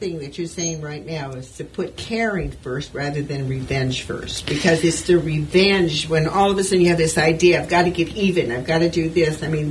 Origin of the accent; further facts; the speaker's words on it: United States; And we as American people have to look at that.